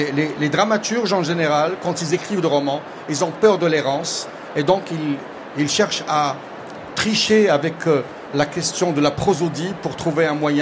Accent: Morocco; Pour moi, la question dans nos sociétés, chez nous au Maroc, c'est comment créer un désir de liberté.

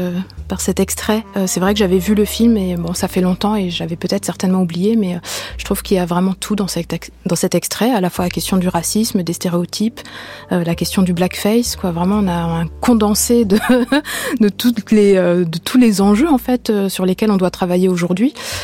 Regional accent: France; born there; je suis née en France

